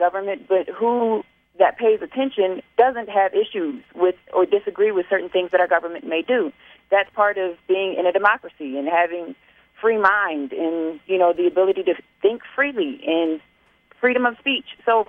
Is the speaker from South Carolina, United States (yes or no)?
yes; South Carolina, United States; I am from South Carolina, but I am a Muslim woman who wears a veil